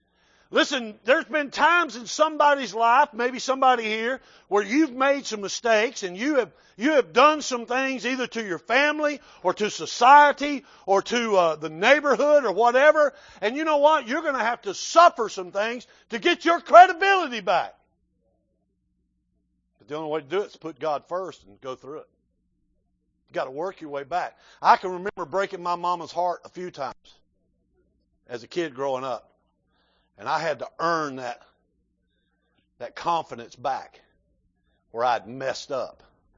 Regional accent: Florida, United States; I was raised in South Florida. We didn't have an air conditioner in the house.

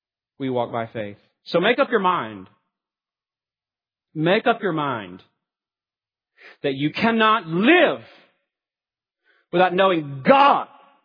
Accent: Houston, Texas, United States; And I've been in that eye of the hurricane growing up on the Gulf Coast in Houston.

